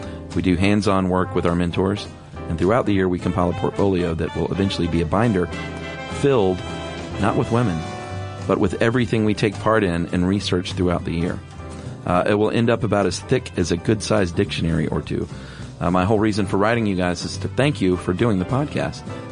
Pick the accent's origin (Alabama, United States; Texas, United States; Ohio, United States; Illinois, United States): Texas, United States; And yes, I did say y'all because I'm from Texas.